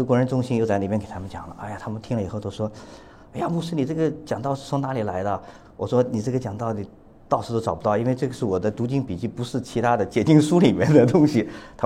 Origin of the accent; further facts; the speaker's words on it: China; 我们中国人比较小心一点啊